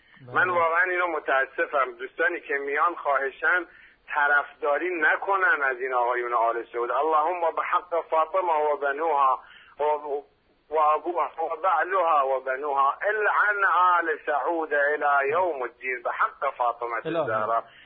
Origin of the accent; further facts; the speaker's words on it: Lorestan, Iran; منتها بچه لرستانم. اصلاً به حضورتون که و فاخرم، واقعا مفتخرم که تو لرستان ما سنی نداریم، همه شیعن.